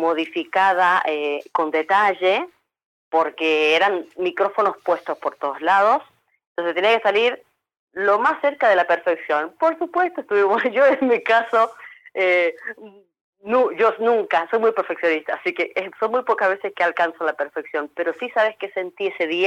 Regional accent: Argentina; Todos los que somos argentinos

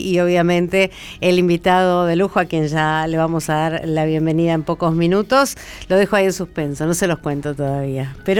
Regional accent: Punta Indio, Buenos Aires Province, Argentina; yo ya trabajando en la radio de mi pueblo y cubriendo el hecho muy cerquita de la costa también allá en mi Punta Indio

